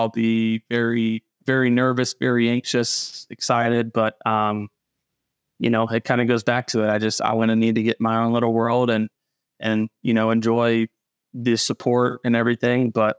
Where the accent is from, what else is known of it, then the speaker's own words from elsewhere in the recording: Goshen, Kentucky, United States; I was Goshen the first couple